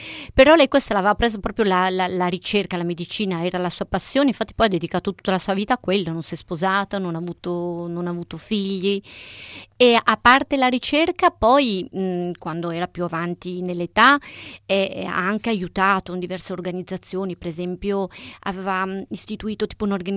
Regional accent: Piedmont, Italy; Io sono piemontese, per cui la conosco bene e penso che ne valga proprio la pena.

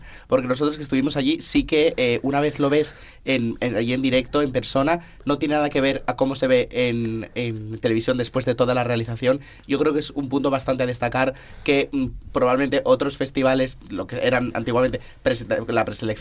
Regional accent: Spain; lo que nos gusta a nosotros como españoles le va a gustar al resto del continente

